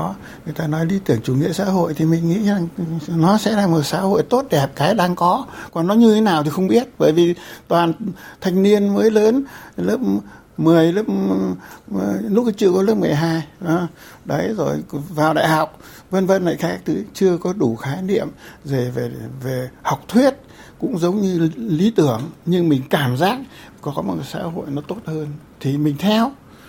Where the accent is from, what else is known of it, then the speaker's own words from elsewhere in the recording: Hanoi, Vietnam; Vì tôi dân Hà Nội mà nó không cho đi săn.